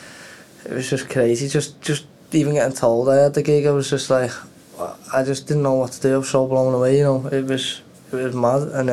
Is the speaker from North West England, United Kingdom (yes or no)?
yes; Liverpool, North West England, United Kingdom; Well, I'm from Everton. So a place called Langey on Everton. I grew up there, and I ended up staying there till I was about 18, and then my mum moved out, well, up to Warrington. So from there, I ended up staying in Liverpool for 2 years